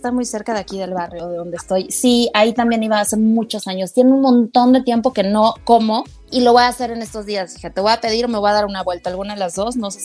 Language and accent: Spanish; Mexico City, Mexico; sí soy tan chilanga que si yo salgo de Ciudad de México